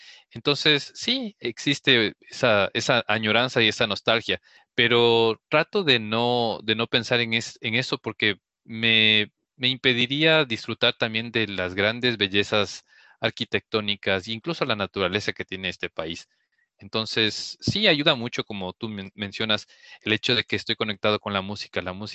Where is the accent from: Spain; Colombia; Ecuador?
Ecuador; cuando uno dice yo soy de Ecuador, soy de Latinoamérica